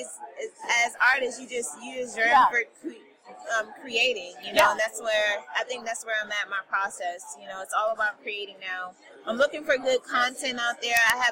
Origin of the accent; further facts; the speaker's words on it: South Carolina, United States; You know, I put on a campaign down where I'm from South Carolina